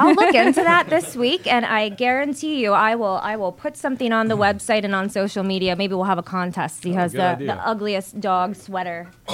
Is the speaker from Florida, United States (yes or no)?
yes; Clearwater Beach, Florida, United States; now in Atlanta, United States; Nope. Again, Tampa, Florida. Clearwater Beach is where I am from. And my fiance and I we bought our first home here in Buckhead in February.